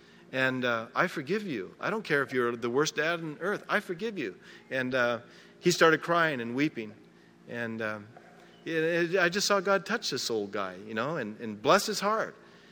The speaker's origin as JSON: {"language": "English", "town": "Portland", "region": "Oregon", "country": "United States", "tie": "born or raised there", "said": "And I grew up in Portland. And we didn't know anybody in Portland"}